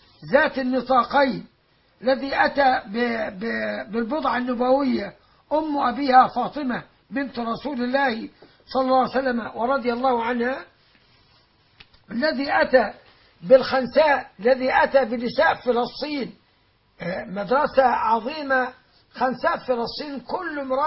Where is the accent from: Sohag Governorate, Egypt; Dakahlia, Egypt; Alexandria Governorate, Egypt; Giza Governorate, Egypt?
Alexandria Governorate, Egypt; Alexandria; انا تربيت في اسكندريه، انا اخذت كليه طب من اسكندريه